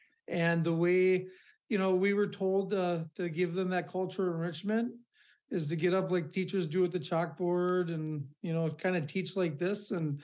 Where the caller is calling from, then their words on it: Ham Lake, Minnesota, United States; And today I live in Ham Lake. So I'm coming from you today in Ham Lake in Oka County.